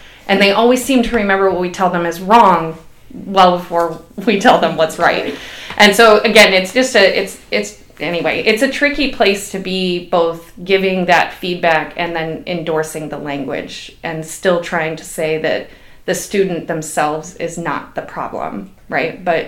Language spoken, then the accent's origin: English; Indiana, United States; I grew up outside of Chicago in Northwest Indiana, and I come here